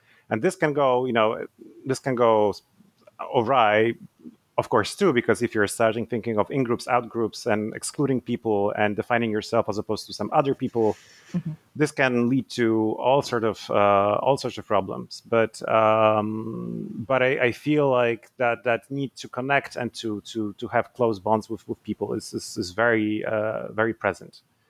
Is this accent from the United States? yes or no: no; Poland; English is a second language; moved away as an adult; also born or lived in United Kingdom; now in Canada; So I'm originally Polish. I was born in Poland. I spent most of my life there, but I also studied in the UK on an American scholarship. I live in Canada now.